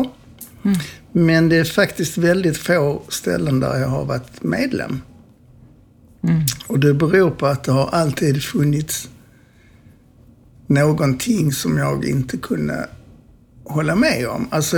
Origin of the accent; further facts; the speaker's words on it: Eslöv, Skåne, Sweden; Jag växte upp tillsammans, jag föddes i Eslöv.